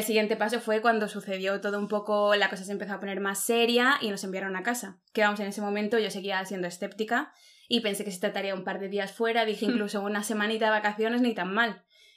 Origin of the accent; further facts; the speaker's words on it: London, United Kingdom; reencuentro con mi ciudad natal. Como buena londoner.